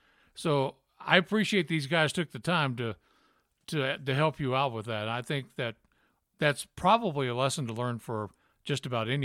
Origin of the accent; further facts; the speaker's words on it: Memphis, Tennessee, United States; accent: Southern; Well, you know, being from Tennessee, I grew up in Memphis. I had a pretty bad Southern accent